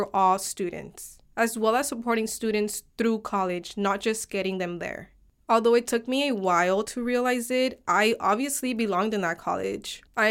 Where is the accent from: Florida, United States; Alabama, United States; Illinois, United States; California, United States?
California, United States; Los Angeles; sharing my own personal experiences of growing up in South Central and having family outside of the country.